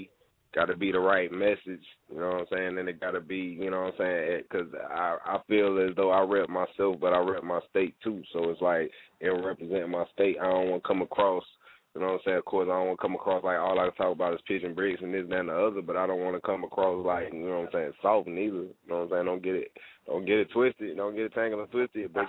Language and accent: English; North Carolina, United States; I'm from the West Side of North, from Reeville, North Carolina